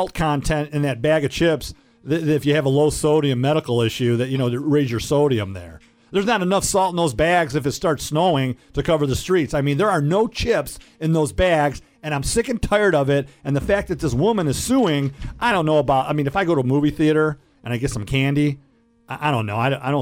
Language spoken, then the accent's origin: English; Detroit, Michigan, United States; Growing up in Metro Detroit, we go to these petting zoos